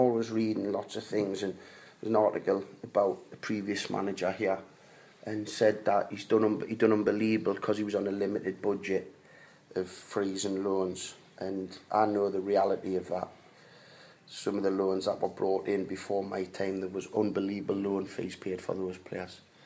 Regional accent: Newcastle, North East England, United Kingdom; I'm from the East End in Newcastle. I had nothing as a boy.

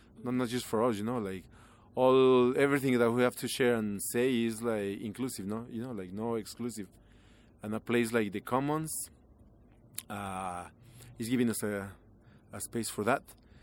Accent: Mexico; I'm from Mexico, but … you know. And I am an indigenous tattoo artist and body piercer from Mexico.

